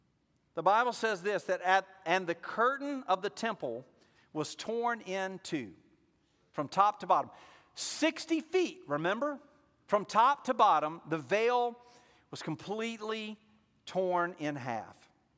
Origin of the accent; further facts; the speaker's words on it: Mississippi, United States; we're from Mississippi, there's really no ice down there, so no hockey.